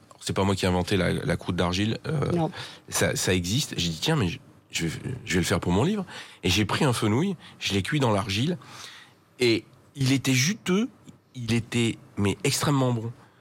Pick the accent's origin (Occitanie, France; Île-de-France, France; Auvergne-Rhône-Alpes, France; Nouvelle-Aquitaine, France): Auvergne-Rhône-Alpes, France; Valence; born there; Je suis né à Valence. C'est à une cinquantaine de kilomètres du puits, peut-être 70